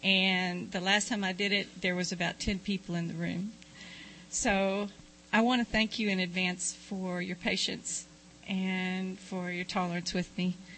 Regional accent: Dickinson, Texas, United States; also born or lived in Corpus Christi; I'm from Texas. Yeah. I was born in Corpus Christi, and I was raised in a small town called Dickinson, which is in Galveston County near Galveston Island.

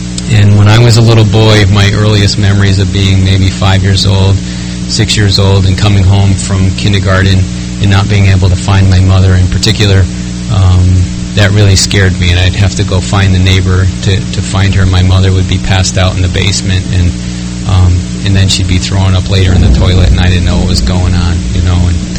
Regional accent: Westfield, Massachusetts, United States; I was born and raised in Westfield, Massachusetts, and a proud member of the Holyoke Group, which meets on Thursdays and Sundays.

